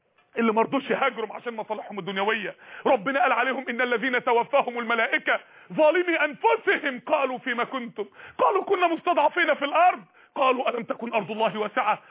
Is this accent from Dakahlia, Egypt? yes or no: yes; Mansoura, Dakahlia, Egypt; وفاء لإحدى النساء الفاضلات اللي عندنا في المنصورة